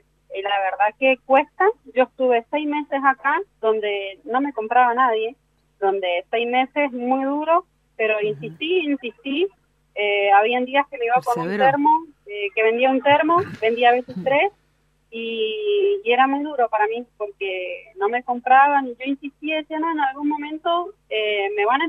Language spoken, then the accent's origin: Spanish; Algarrobal, Mendoza, Argentina; soy de Algarrobal, así que vivo bastante lejos acá y son 40 minutos de viaje